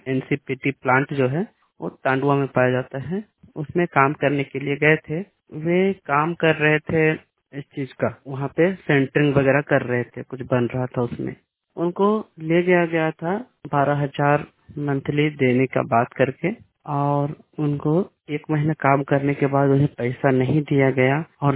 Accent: Ranchi, Jharkhand, India; झारखंड रांची से। मेरे गांव राजा उला तो परताड़ी जो नामकुम प्रखंड में पड़ता है

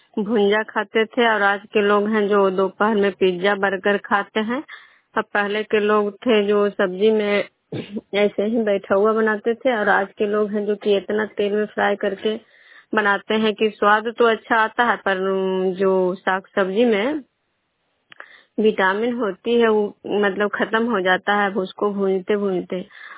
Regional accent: Bihar, India; विष्णुपुर ग्राम खुदरा पंचायत नालंदा जिला नगनौसा प्रखंड के निवासी हूँ।

